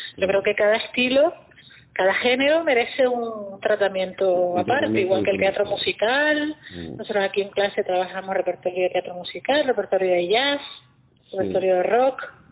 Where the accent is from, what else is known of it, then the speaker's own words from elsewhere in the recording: Canary Islands, Spain; como casi todos los músicos que somos canarios, ¿no? Que hemos salido de la música popular